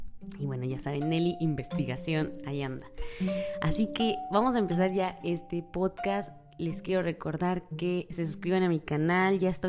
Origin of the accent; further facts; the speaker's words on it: Mexico; now in Dubai, United Arab Emirates; soy una mexicana en Dubái.